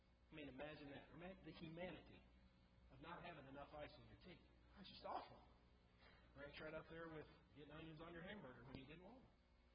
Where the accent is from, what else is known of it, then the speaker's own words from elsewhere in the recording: Kentucky, United States; You know, I come from Kentucky